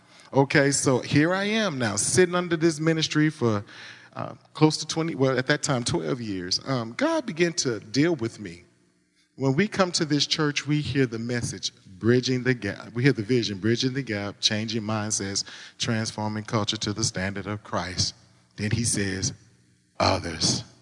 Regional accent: Little Rock, Arkansas, United States; I came from Little Rock, Arkansas.

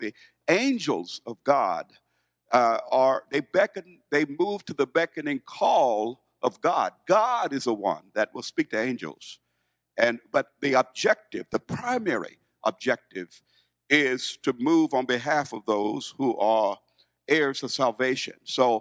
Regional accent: Brooklyn, Illinois, United States; Now, you know, I'm from Brooklyn, Illinois

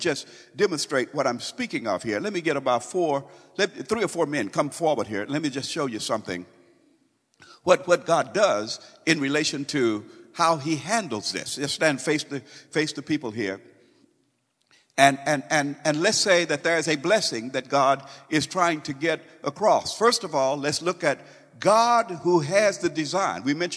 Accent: St. Louis, Missouri, United States; And then in my hometown in St. Louis, over across the river in St. Louis, Missouri, in front of the department stores, there would be people passing out free cigarettes

